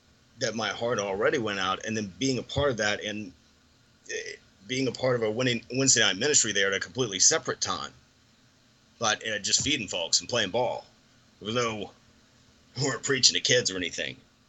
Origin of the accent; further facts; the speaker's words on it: Gulf South, United States; I grew up in the Gulf South. Get over it.